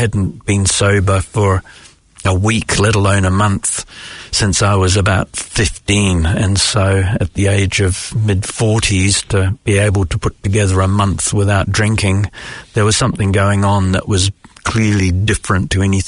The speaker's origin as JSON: {"language": "English", "country": "New Zealand", "tie": "born or raised there", "also_born_or_lived": "Australia / Hong Kong", "moved": "as an adult", "said": "I grew up in New Zealand"}